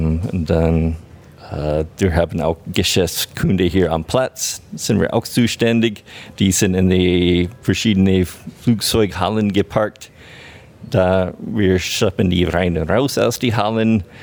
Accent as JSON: {"language": "German", "country": "United States", "second_language": "German", "moved": "yes", "lives_now": "Germany", "said": "Ja, ich bin ursprünglich aus den USA, wohne in Deutschland seit über 20 Jahren jetzt in Allgäu-Region seit 2012."}